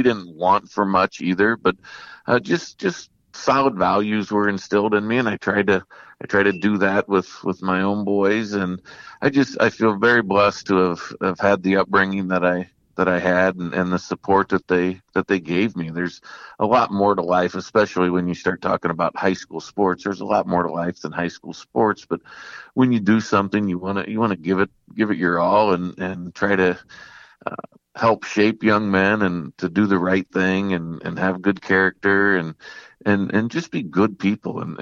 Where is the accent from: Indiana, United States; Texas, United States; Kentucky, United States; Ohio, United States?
Indiana, United States; Well, actually, that came from my family growing up in Indiana.